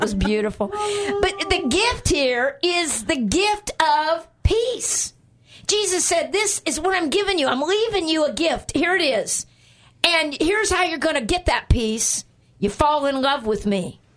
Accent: Guatemala; also born or lived in Indiana, United States; I grew up in Guatemala, actually, but for the first few years of my life, I lived in Indiana, and we had a sled.

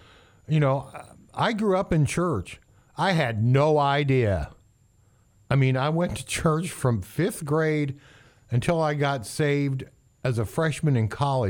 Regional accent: Indiana, United States; We're all, well, Megan and you and I, not so much Nan over here, but we're from Indiana. We know what a cultivated field looks like.

